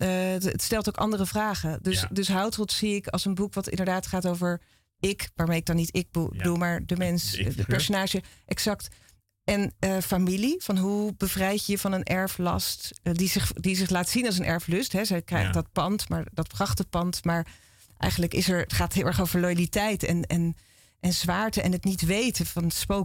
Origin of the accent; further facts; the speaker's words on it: Rotterdam, South Holland, Netherlands; Rotterdam.